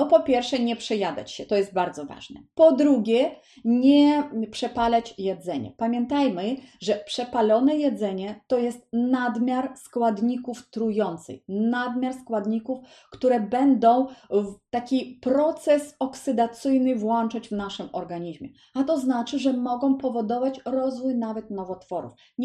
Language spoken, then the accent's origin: Polish; Ukraine; Polish is a second language; now in Poland; u nas na przykład na Ukrainie, skąd pochodzę